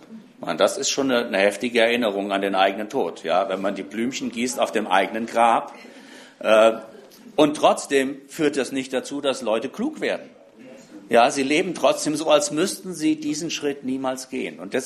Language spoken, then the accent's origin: German; Rhineland-Palatinate, Germany; Die gibt es bei uns im Westerwald nicht, ich weiß nicht, ob es das in Bonn gibt.